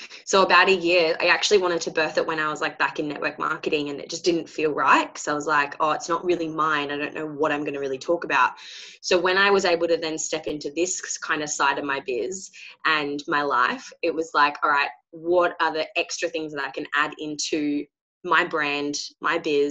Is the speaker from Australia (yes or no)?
yes; Perth, Western Australia, Australia; So I'm originally like from Perth, Western Australia.